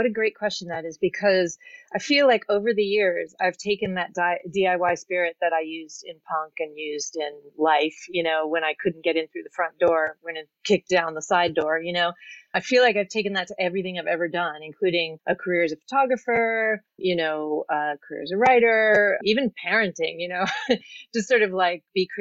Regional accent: New York City, New York, United States; I'm born and raised in New York, so I've seen it, you know, from through the 70s, the 80s

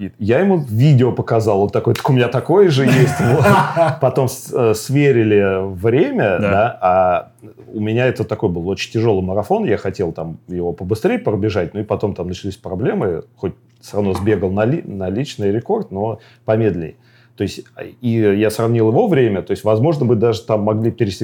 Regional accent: Russia; Мы такие, ну, вот, из России

